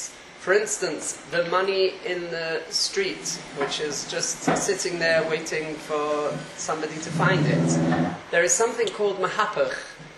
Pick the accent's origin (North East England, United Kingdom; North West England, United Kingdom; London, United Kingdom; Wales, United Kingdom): London, United Kingdom; English is a second language; moved away; I've been out of the country for 30 years and I grew up in Stamford Hill on top of it. So you have to excuse my English